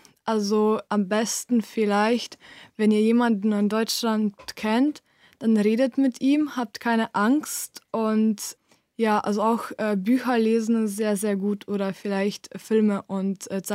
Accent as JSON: {"language": "German", "region": "Drava", "country": "Slovenia", "second_language": "German", "said": "Ich komme aus Slowenien, aus der Nähe der ältesten slowenischen Stadt, also Ptuj. Ich lerne Deutsch, weil ich als kleines Kind schon ganz viel mit Deutsch in Kontakt war. Ich bin quasi mit Deutsch aufgewachsen."}